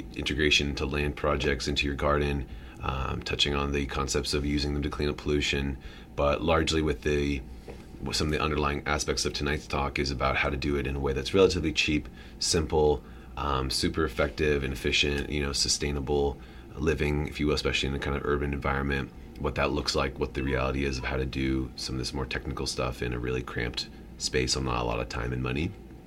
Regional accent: Portland, Oregon, United States; also born or lived in Washington; I'm from Portland. I'm from Oregon and Washington, where, you know, we live in some of the most mushroom diverse and abundant parts of the world, really.

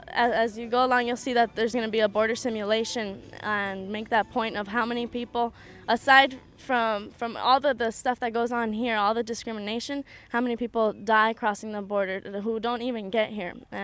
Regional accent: Los Angeles, California, United States; born there; I was born here. I was born in Los Angeles. So I'm 18 years old.

